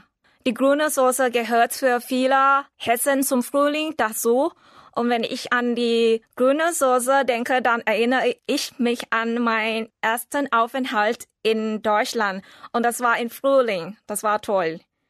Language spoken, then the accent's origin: German; Bangkok, Thailand; German is a second language; Ich komme aus Thailand, aus Bangkok und unterrichte Deutsch seit 2 Jahren an der Gesellschaft-Universität in Bangkok.